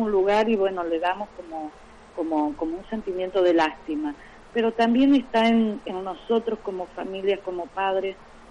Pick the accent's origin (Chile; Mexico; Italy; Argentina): Argentina; Laguna Paiva, Santa Fe; Nosotros somos de Laguna Paiva